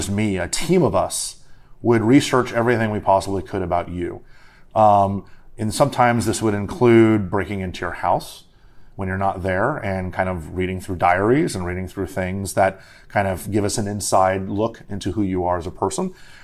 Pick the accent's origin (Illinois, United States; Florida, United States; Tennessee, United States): Florida, United States; Miami; now in Washington, D.C., United States; So I'm from Miami originally. I'm a fan of a lot of Miami sports teams while I live in Washington, D.C.